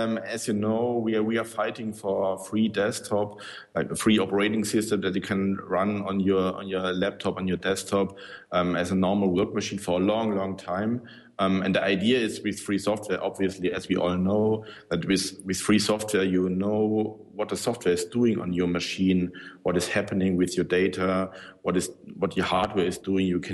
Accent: Stuttgart, Baden-Württemberg, Germany; Yeah, exactly. I'm from Stuttgart.

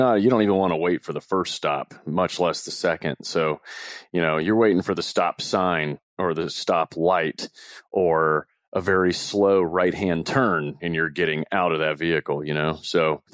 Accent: Saudi Arabia; I grew up in Saudi, so they make you leave the country, you know, at least once a month.

